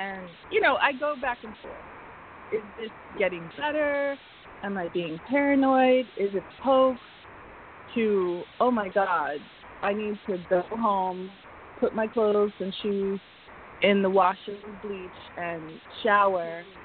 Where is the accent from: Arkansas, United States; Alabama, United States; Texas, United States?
Arkansas, United States; When I was growing up in Arkansas, like, you know, you had full access to fireworks all the time.